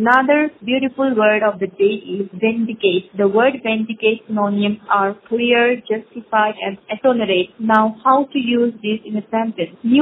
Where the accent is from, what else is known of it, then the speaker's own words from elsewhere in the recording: Rajasthan, India; I am a chef from Rajasthan.